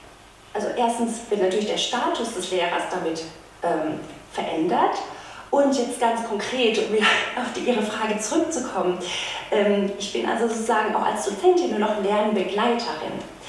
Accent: Germany; accent: German; aber ich bin Deutsche, ich spreche mit einem deutschen Akzent, wenn ich Französisch spreche

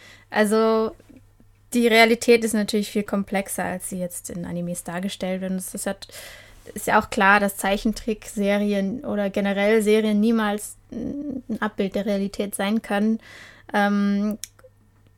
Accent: Germany; wenn man so als Deutsche wie ich das gewohnt ist, in einer Stadt aufzuwachsen, also meine Heimatstadt war auch relativ grün.

